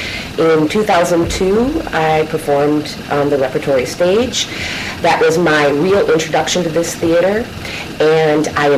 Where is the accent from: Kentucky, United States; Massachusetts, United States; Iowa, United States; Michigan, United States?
Michigan, United States; Detroit; also born or lived in Hollywood; I was born in Hollywood, and I spent a total of 1.5 years there and came back to the east side of Detroit, and I have never left, save 1 year of college.